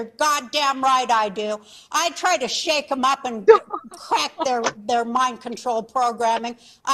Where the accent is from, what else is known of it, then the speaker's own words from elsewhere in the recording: Ukraine; I'm from the Ukraine. There is a large faction of Nazis.